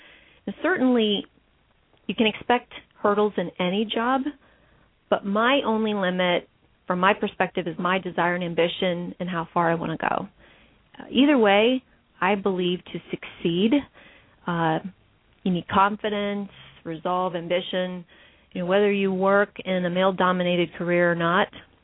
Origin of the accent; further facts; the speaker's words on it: Ohio, United States; But certainly growing up in Northwest Ohio, Cooper Tire was always a very well-known and respected company.